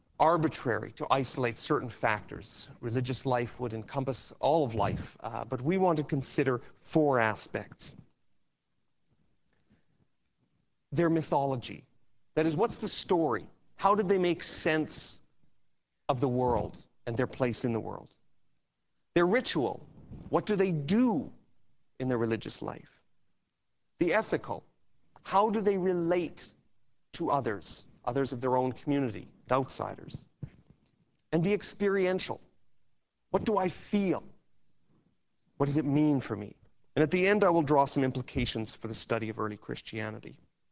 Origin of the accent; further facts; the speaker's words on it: Canada; although I'm Canadian, I did not manage to make it to our nation's capital before this time.